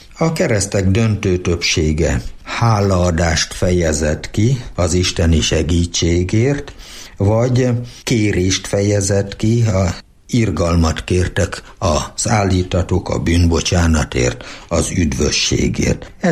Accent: Sajópetri, Borsod-Abaúj-Zemplén, Hungary; born there; a szomszéd faluban Sajópetrében születtem, de Sajoládra jártam általános iskolának a felső tagozatát

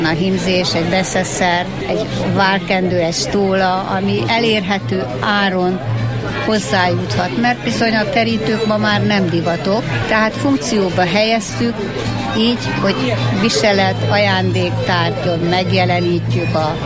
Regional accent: Nagyvisnyó, Heves, Hungary; Én ebbe születtem, Nagy Visnyó, a szülőfalum, a Bükkhegység másik oldala, az északi oldala. Tehát Nagy Visnyón mi ezzel foglalkoztunk.

